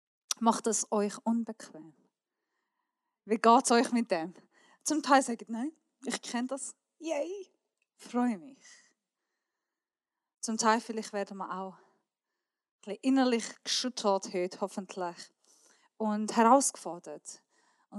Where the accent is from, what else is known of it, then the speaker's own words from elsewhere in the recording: Switzerland; Wir sind Schweizer, wir sind nicht so nähe Leute.